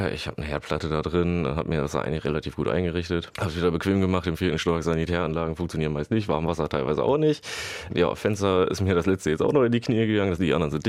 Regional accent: Worpswede, Lower Saxony, Germany; mehrere angeschrieben, auch in Worpswede, in meiner alten Heimat, wo ich auch Arbeit im Metallbau wiedergefunden hätte

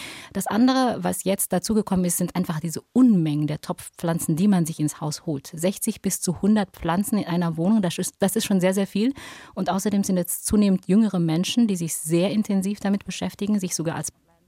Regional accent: Indonesia; sogar in Indonesien, in meiner Heimat

